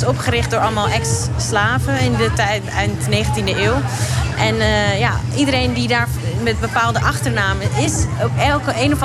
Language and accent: Dutch; Amsterdam, North Holland, Netherlands; Ja, ik ben in Amsterdam geboren en getogen.